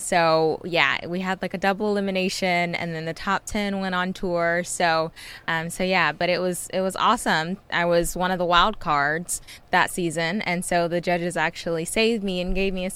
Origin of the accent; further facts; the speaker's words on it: Columbus, Mississippi, United States; I'm from Columbus, Mississippi. I was 16 years old.